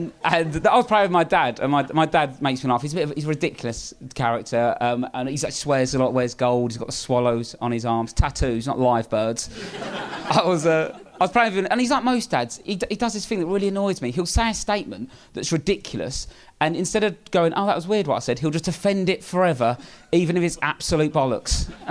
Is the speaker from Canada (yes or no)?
no; Lewisham, London, United Kingdom; I'm from Southeast London, Lewisham.